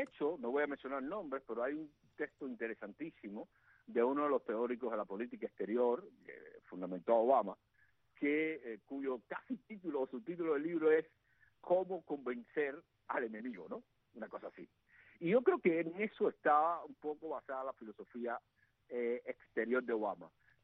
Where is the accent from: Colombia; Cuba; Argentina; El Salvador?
Cuba; Somos los cubanos los que tenemos que lograr el asunto.